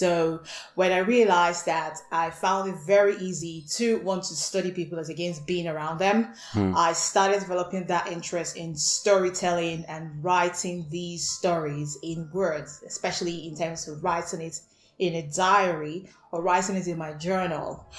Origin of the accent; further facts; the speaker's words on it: Bayelsa, Nigeria; I'm a Nigerian writer from Bayelsa State.